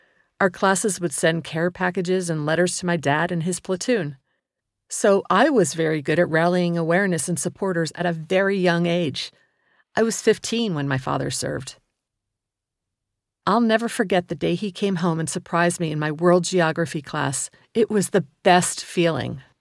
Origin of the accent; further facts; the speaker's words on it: Virginia, United States; also born or lived in Bangor, Maine / Germany; I was born in Bangor, Maine, and grew up between Germany and Virginia mostly.